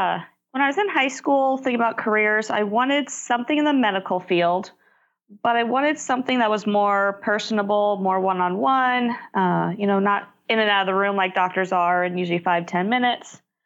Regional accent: Nebraska, United States; also born or lived in Ohio; now in Phoenix, United States; I was born in Ohio, but grew up in Nebraska, and I am currently living in the Phoenix area.

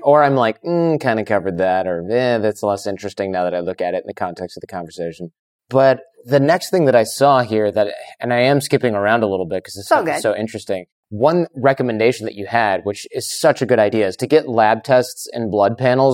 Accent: Michigan, United States; I'm from Michigan, so I've had enough sun for my life.

